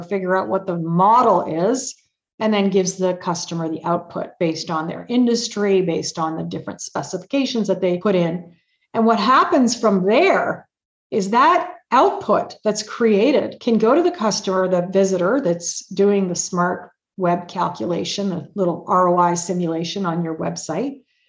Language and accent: English; Canada; I was originally from Canada